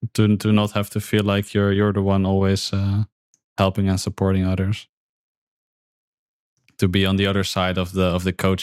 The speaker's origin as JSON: {"language": "English", "country": "Netherlands", "said": "Yeah, I'm from the Netherlands"}